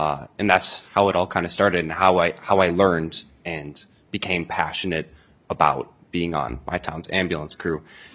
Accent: Houston, Minnesota, United States; I'm from Houston, Minnesota, like she said.

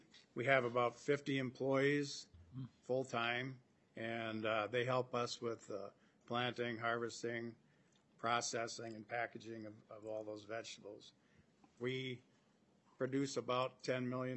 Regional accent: Caledonia, Minnesota, United States; I'm from Caledonia, Minnesota, Snowpack Foods.

